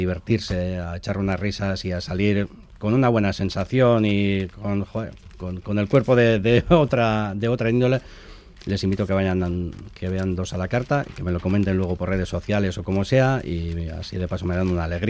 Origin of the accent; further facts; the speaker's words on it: Basque Country, Spain; soy guipuzcoano